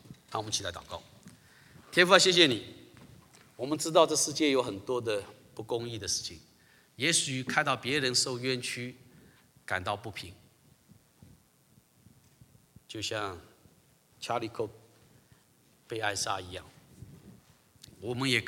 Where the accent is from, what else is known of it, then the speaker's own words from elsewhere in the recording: China; 最厉害的一样是我们中国人发明的